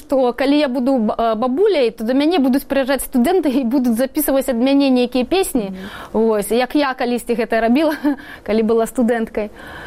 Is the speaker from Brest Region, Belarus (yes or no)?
no; Minsk, Belarus; Я чалавек, які вырас у горадзе, я ўвогуле там нарадзілася ў Мінску і жыла там доўгі час. Пасля ў мяне былі яшчэ змяняла месцы жыхарства.